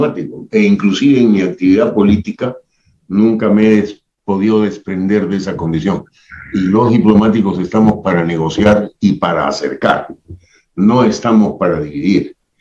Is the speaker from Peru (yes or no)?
yes; Peru; y simplemente lo digo como un peruano más